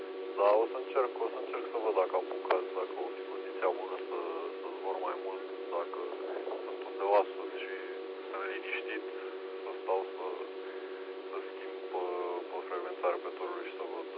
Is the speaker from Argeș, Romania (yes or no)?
yes; Pitești, Argeș, Romania; now in Czech Republic; E ok, sunt român, dar am indicativ de Cehia, că acolo mi-am luat licența și acolo locuiesc de ceva vreme.